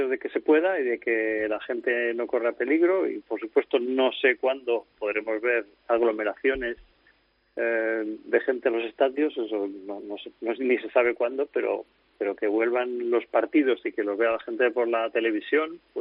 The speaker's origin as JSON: {"language": "Spanish", "town": "Madrid", "region": "Community of Madrid", "country": "Spain", "said": "aunque soy de Madrid, pero me gusta mucho el agua"}